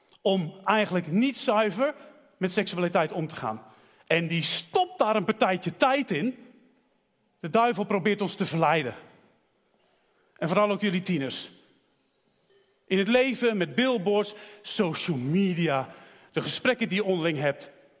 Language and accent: Dutch; Werkendam, North Brabant, Netherlands; Ik kom uit Werkendam. Net nog Noord-Brabant.